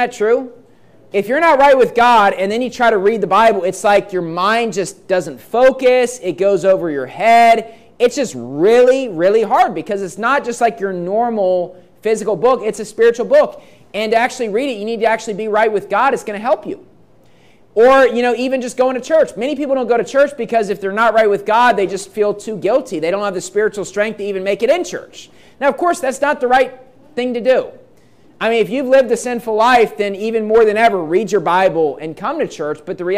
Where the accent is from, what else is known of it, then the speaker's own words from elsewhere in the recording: West Virginia, United States; And growing up in West Virginia, the mountain state is like the number one state for like crashes into deer.